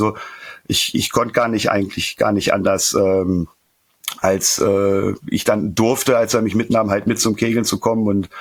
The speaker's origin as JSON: {"language": "German", "region": "Northern Germany", "country": "Germany", "said": "Ich sag mal so, ich komme aus dem Norden"}